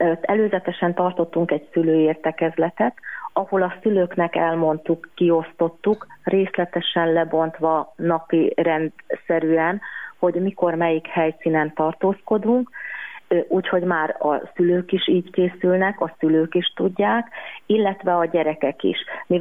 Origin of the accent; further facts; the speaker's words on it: Great Hungarian Plain, Hungary; mert mi alföldi gyerekek vagyunk